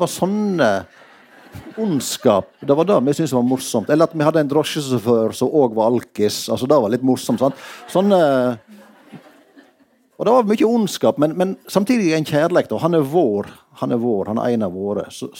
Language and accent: Norwegian; Flåm, Vestland, Norway; jeg vokste opp inn i Flom på denne Vetleplassen, og på en gar